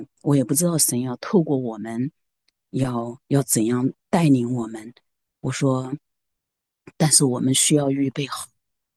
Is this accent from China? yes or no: yes; Xinjiang, China; 就是整个就和我们新疆人喝的那个奶茶是一模一样的颜色